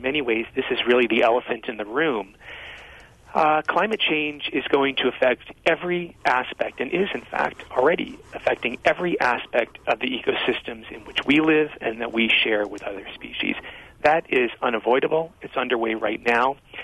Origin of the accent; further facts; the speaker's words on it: California, United States; we now have wolves in California, in my home state, for the first time in at least 80 or 90 years